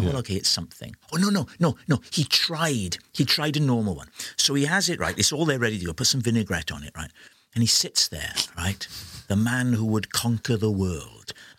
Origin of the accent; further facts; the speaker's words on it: Port Talbot, Wales, United Kingdom; I grew up in South Wales, Port Talbot